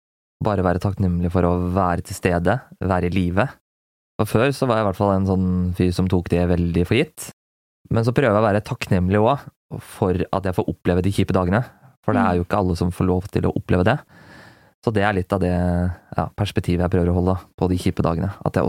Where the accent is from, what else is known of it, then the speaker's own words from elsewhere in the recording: Gjøvik, Innlandet, Norway; Jeg var alene hjemme på Gjøvik.